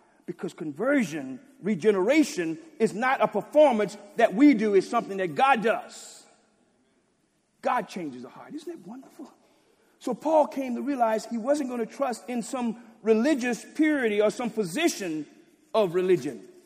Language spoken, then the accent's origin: English; Louisiana, United States; I grew up in Louisiana. In Louisiana, only state divided into parishes.